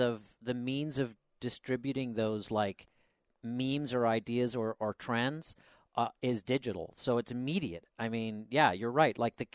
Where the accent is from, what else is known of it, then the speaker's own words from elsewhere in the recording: Belfast, Northern Ireland, United Kingdom; moved away; I grew up in the UK. I grew up in Belfast, Northern Ireland. And then moved over here, you know, what, 14, 15 years ago or something like that.